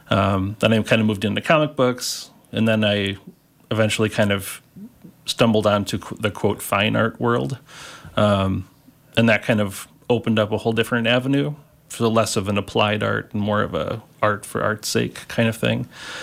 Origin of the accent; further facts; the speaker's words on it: Stillwater, Minnesota, United States; I grew up in Stillwater and then went to Northfield for college and then back to the Twin Cities.